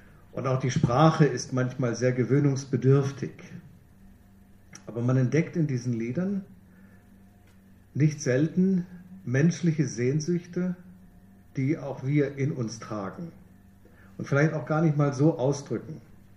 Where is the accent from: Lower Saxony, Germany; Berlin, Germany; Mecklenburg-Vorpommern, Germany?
Lower Saxony, Germany; Hanover; Ja, Norddeutsch. Ich bin Hannoveraner. Aber wenn ich nach Hause komme, dann denken die, ich komme aus dem tiefsten Süden.